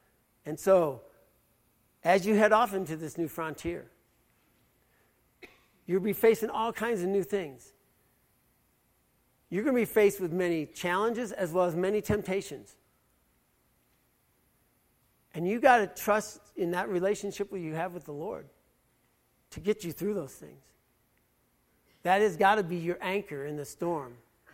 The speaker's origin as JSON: {"language": "English", "country": "United States", "said": "And I'm freaking out because I'm an American."}